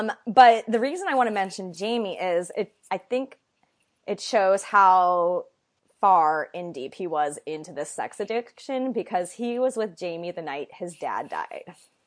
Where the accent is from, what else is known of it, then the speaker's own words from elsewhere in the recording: Tucson, Arizona, United States; also Holly Sampson, former porn star from my hometown of Tucson, Arizona.